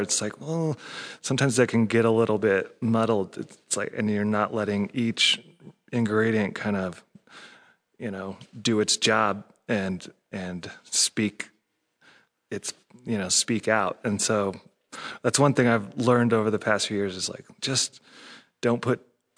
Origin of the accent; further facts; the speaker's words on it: Provo, Utah, United States; also born or lived in Olympia; cause I grew up in Provo. I moved to Salt Lake City, you know, when I was like 22, after living in Olympia, Washington